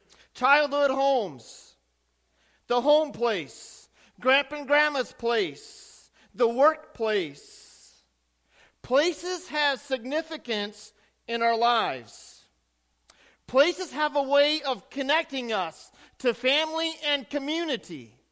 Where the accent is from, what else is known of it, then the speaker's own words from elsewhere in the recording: Greeley, Colorado, United States; also born or lived in Elvord / Inwood; this is a picture of the farm place that I grew up on near Greeley, Colorado.